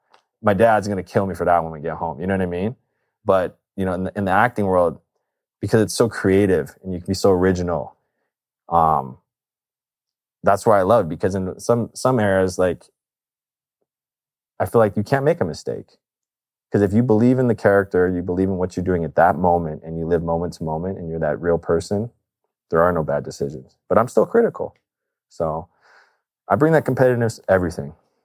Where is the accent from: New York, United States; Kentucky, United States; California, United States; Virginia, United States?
California, United States; Los Angeles; I'm not from Asia. My ancestors are. I'm from LA. My mom was born in LA. My dad was born in the Bay. Like, we're from California, okay?